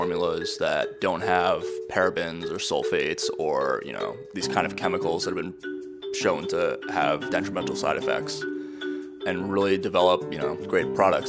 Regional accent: Honolulu, Hawaii, United States; So I'm born and raised in Honolulu in Hawaii and grew up, you know, going to the beach, grew up spending time in the ocean.

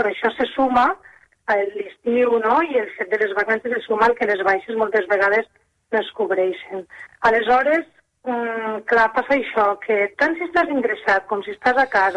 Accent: Tremp, Catalonia, Spain; També us dic que jo soc de Tremp, per tant, aquí al territori tenim molt pocs recursos.

